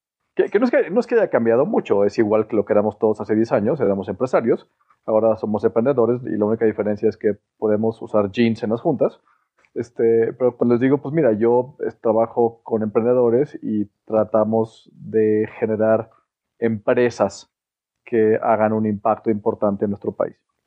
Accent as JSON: {"language": "Spanish", "region": "Mexico City", "country": "Mexico", "tie": "born or raised there", "said": "Estoy en la Ciudad de México, en Polanco. Yo soy bicho de Polanco."}